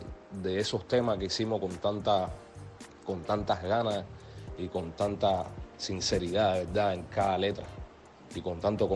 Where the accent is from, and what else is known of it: Cuba